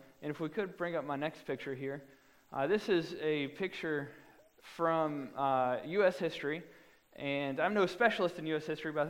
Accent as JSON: {"language": "English", "town": "Auburn", "region": "Alabama", "country": "United States", "tie": "born or raised there", "said": "I mean, I grew up in Auburn, Alabama."}